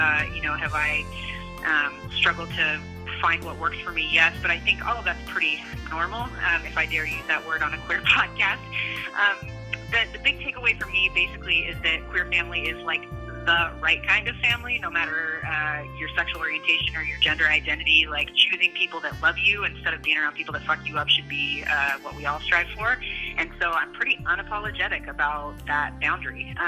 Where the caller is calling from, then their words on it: Battle Creek, Michigan, United States; I'm calling from Battle Creek, Michigan